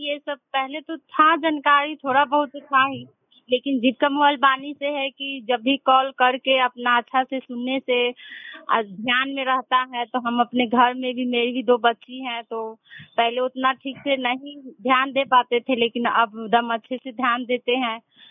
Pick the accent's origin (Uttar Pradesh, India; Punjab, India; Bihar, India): Bihar, India; Patahi; मैं पताही पंचायत की रहने वाली हूँ